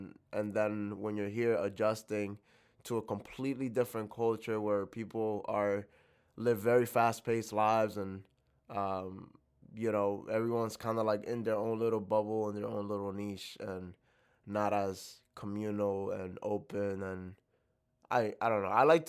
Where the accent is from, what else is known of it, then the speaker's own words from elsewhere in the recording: Lawrence, United States; Yeah, I would say, you know, growing up in Lawrence taught me a lot. But I like to say, you know, growing up and actually leaving Lawrence taught me even more about what living in that space did for me.